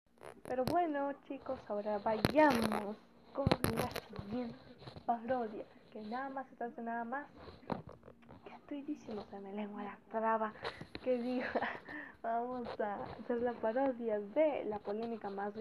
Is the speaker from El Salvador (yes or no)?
no; Mexico; yo no estoy de Estados Unidos, yo soy de México.